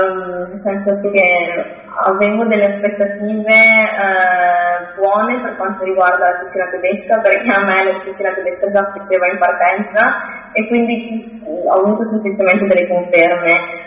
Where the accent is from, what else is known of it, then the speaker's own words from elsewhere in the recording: Rovigo, Veneto, Italy; now in Berlin, Germany; Addirittura di Rovigo siamo veramente tantissimi qua a Berlino, di persone che hanno all'incirca la mia età e che sono di Rovigo